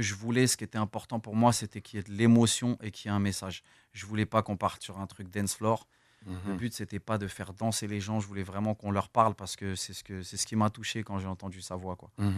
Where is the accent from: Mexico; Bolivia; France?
France; Île-de-France; moi je suis un Français, je suis né en France, je suis né en banlieue parisienne, j'ai fait toute ma vie là-bas